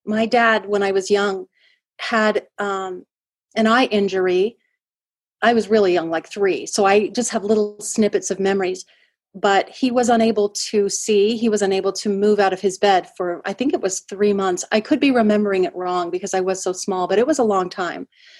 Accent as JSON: {"language": "English", "region": "Utah", "country": "United States", "tie": "born or raised there", "said": "Yes, I am originally here from Utah, grew up here, and then moved away for a few years and became a dental hygienist, which I absolutely loved."}